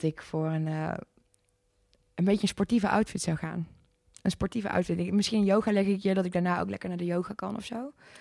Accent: North Brabant, Netherlands; Ik groeide op in Brabant.

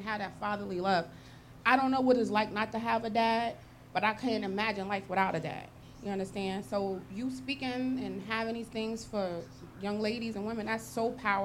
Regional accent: New Jersey, United States; Nobody knew I was pregnant, nothing. I'm from Jersey.

